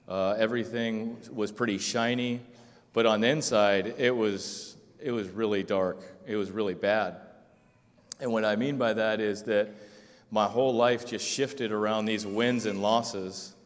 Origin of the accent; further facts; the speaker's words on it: Keizer, Oregon, United States; Well, everyone … I'm from Kaiser originally, and, well, the Salem area. I went to high school in Salem, so been back, like Tyler said, for a while.